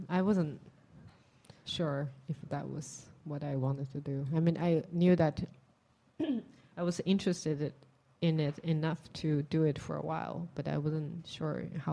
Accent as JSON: {"language": "English", "country": "China", "tie": "born or raised there", "said": "You know, I'm from China. I grew up in a time where architecture is not yet has not taken off yet."}